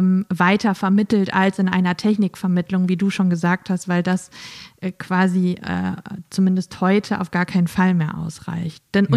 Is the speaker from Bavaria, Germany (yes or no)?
no; Lower Saxony, Germany; dadurch, dass ich ja in Friesland aufgewachsen bin und das sozusagen meine Heimatregion ist, war ich dort